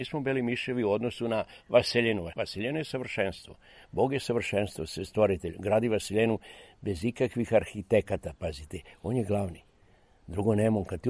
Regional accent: Nikolinac, Southern and Eastern Serbia, Serbia; born there; Danas živim na Rtnju, ja radim oko piramide Rtanj, tako dalje, banzemaci i tada i tada. Inače sam rođen u Nikolincu, prvom selu odavde ka Sokobanji.

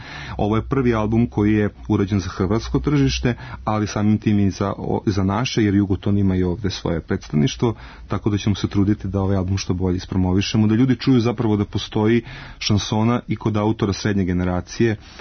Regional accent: Serbia

